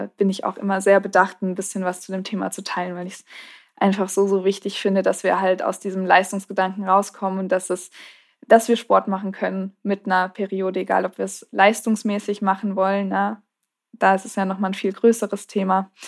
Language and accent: German; Marburg, Hesse, Germany; Also ich komme auch aus Marburg.